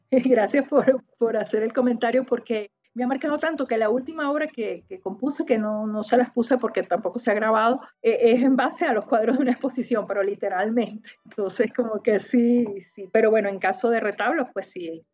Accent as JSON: {"language": "Spanish", "town": "Caracas", "region": "Capital District", "country": "Venezuela", "tie": "born or raised there", "said": "termino con esa imagen o estampa de mi ciudad natal, que sería Caracas."}